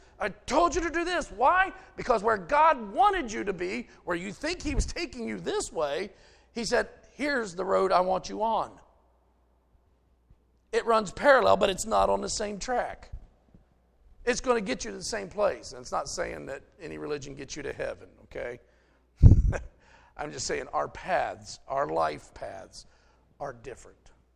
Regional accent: West Virginia, United States; Y'all think I'm kidding. I'm from West Virginia. I'm not lying.

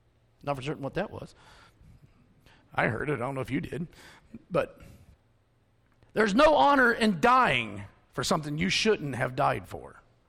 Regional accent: Ohio, United States; 4 days in, I forget all of this. I forget I'm from Ohio.

